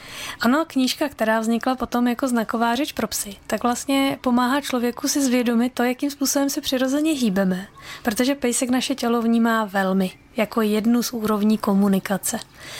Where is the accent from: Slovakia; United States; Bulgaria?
Slovakia; now in Brno, Czech Republic; Ne, já jsem původně ze Slovenska. Aha. V Brně jsem přistěhovalec